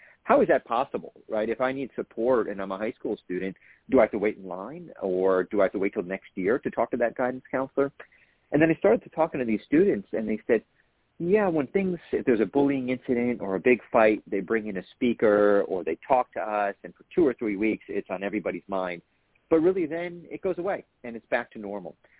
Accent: New Jersey, United States; now in New York City, United States; I live in New York City with my family, so we started in New York and New Jersey. I'm from North Jersey originally.

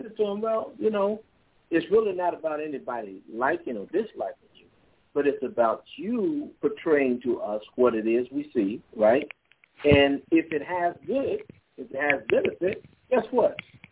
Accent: Chicago, Illinois, United States; One thing I've noticed is that when I grew up in Chicago, used to run with the little gangs there

